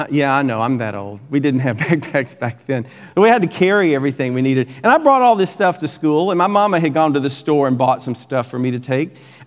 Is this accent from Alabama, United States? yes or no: yes; Alabama, United States; This is a map of where I'm from. I'm from Alabama.